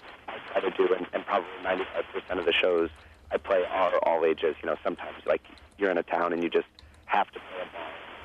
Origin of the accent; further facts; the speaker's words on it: New Hampshire, United States; I'm from New Hampshire.